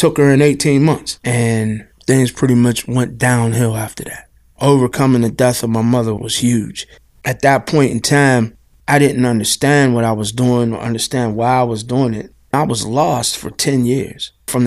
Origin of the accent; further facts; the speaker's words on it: Pittsburgh, Pennsylvania, United States; I grew up in Omega Park, which is in East Liberty. And at that time, it was the hot spot for drugs.